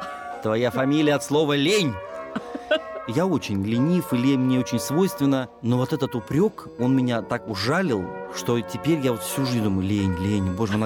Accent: Sevastopol, Ukraine; Я родился в Севастополе.

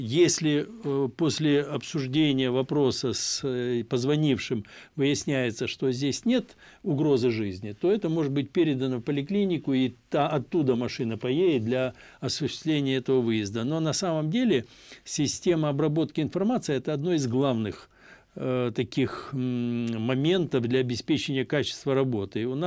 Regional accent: Russia; Нужно сказать, что мы выросли в Советском Союзе, потом в постсоветской России.

